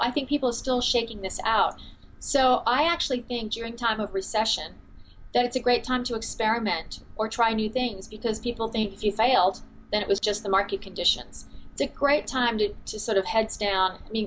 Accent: Australia; I'm Australian

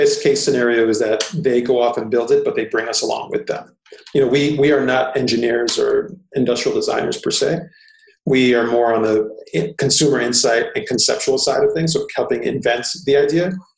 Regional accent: New York, United States; Well, you know, this is the 80s in New York, which was a really interesting time. You know, my parents immigrated to New York in their teens and early 20s.

